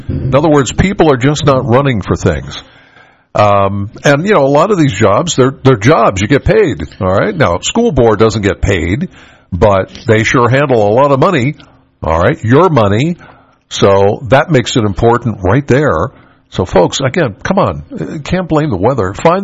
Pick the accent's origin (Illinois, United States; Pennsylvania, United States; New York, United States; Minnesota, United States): Pennsylvania, United States; Penns Valley; I know how it works, all right? I'm from Penns Valley. My Lady Rams should be in the state tournament.